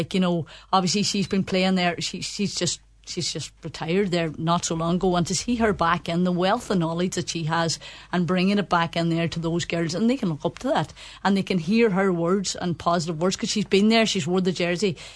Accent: Termon, County Donegal, Ireland; take me out of the equation, take Tierman out of the equation, take the fact that I'm from Tierman out of the equation.

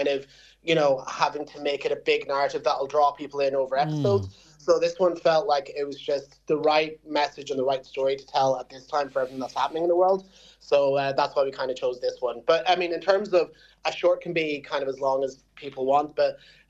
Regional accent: Magheraroarty, County Donegal, Ireland; I'm from Maharorty and my mum's a Banantee

